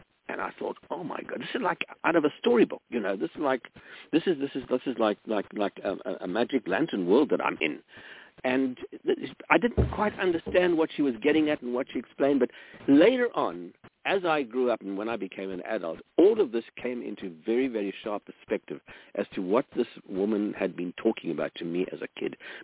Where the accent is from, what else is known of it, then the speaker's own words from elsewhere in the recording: South Africa; I grew up in South Africa, and those were the days when apartheid ruled supreme.